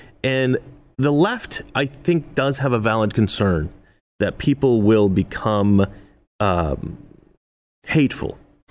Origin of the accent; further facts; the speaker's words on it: Oregon, United States; now in Los Angeles, United States; either back home in Oregon where I grew up or in Los Angeles where I live now